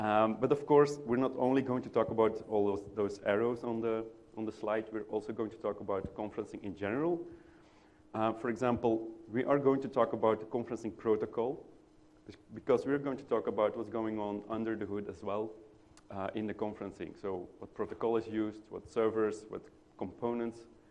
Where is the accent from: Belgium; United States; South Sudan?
Belgium; English is a second language; I'm from Belgium. Sorry, but from Europe. Maybe you hear that we're not native speaking English.